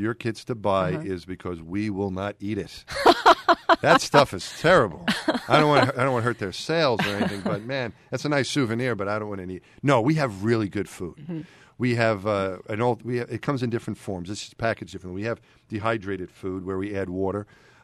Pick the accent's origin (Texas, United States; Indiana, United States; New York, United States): New York, United States; But, yeah, I'm from New York, and so my team growing up, as you said, was the Mets.